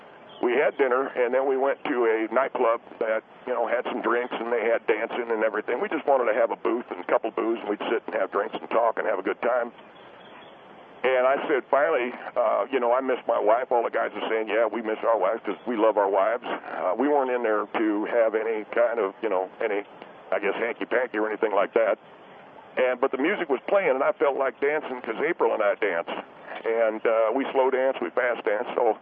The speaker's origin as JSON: {"language": "English", "town": "Knoxville", "region": "Tennessee", "country": "United States", "said": "Because where I'm from in Tennessee, I come from Knoxville, Tennessee, and we had two or three different reservoirs that we used to fish bluegill."}